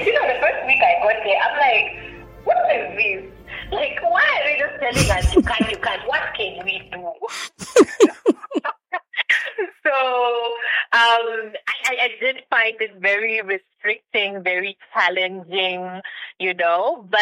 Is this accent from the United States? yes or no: no; Ndola, Copperbelt, Zambia; I grew up in Indola, so I'm a Kofela girl.